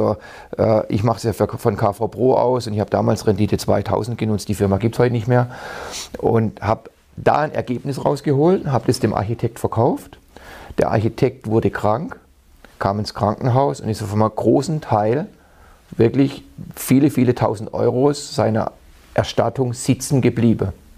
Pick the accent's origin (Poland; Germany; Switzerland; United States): Germany; Baden-Württemberg; ich komme ja aus dem Freiburger Raum